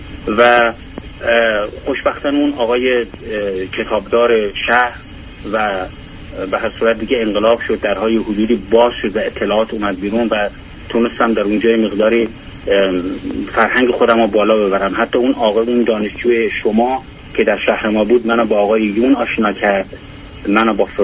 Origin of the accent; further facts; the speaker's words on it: Iran; born there; در ایران من در یک خانواده 9 نفره به دنیا اومدم و من بچه آخر هستم